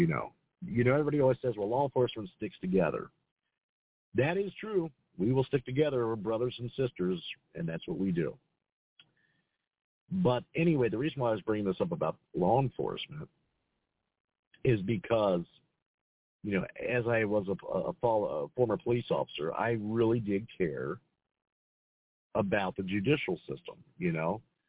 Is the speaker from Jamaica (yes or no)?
no; Cincinnati, Ohio, United States; from Cincinnati, Ohio. I'm a former police officer.